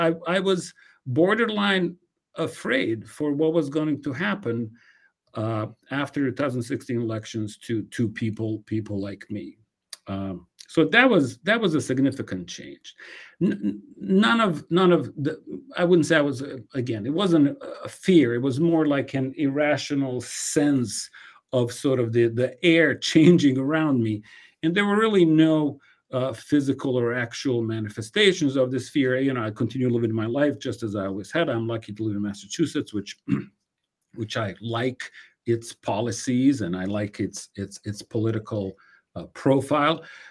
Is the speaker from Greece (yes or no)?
no; Bosnia & Herzegovina; English is a second language; now in United States; Sometimes even people were really felt bad for me because I was from Bosnia, and they knew what was happening in Bosnia.